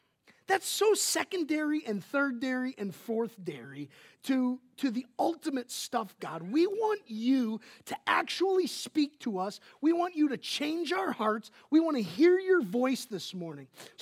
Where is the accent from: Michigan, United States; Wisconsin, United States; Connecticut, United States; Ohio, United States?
Wisconsin, United States; because he's from Wisconsin and I'm from Wisconsin, and we just clicked.